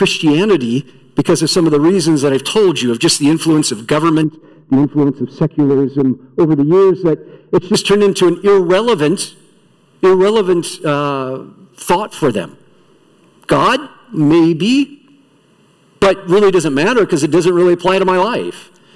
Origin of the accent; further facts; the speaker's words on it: Iowa, United States; I grew up in Iowa.